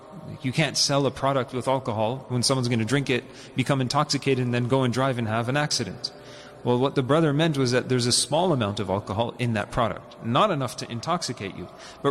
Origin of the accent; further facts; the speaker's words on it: Montreal, Quebec, Canada; when we were being raised, growing up in Montreal